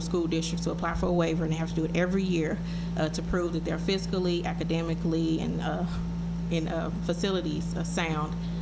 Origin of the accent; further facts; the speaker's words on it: Elaine, Arkansas, United States; I'm from Elaine, so